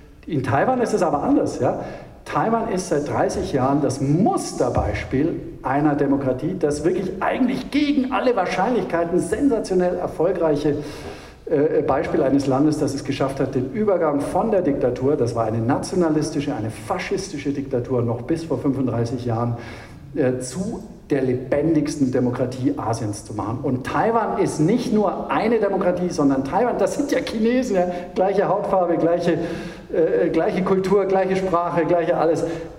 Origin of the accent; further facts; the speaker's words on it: Germany; Und wir als Deutsche vor allem, wir sind ja die, die mit unserer Autoindustrie und so den weichesten China-Kurs